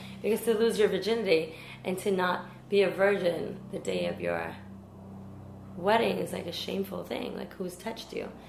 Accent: Bronx, New York, United States; So I remember growing up in the Bronx, and I was always the rebellious child.

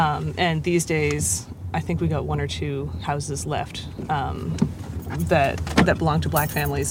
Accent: New Orleans, Louisiana, United States; So there was this, oh, where are you from? We're from Gentilly, I'm from here, and et cetera.

